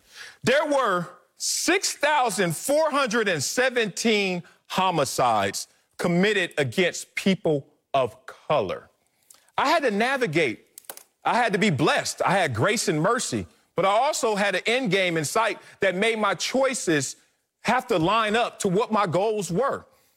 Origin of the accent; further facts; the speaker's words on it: Los Angeles, California, United States; I'm from Compton, South Central, inner city, Los Angeles, and I'm here now.